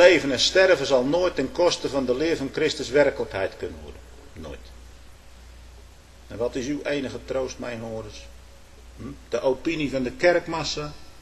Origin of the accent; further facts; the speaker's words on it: Stolwijk, South Holland, Netherlands; Ja, ik kom uit Stolwijk.